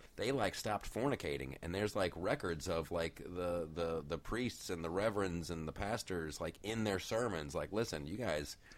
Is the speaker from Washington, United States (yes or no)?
no; Ohio, United States; that's my home state.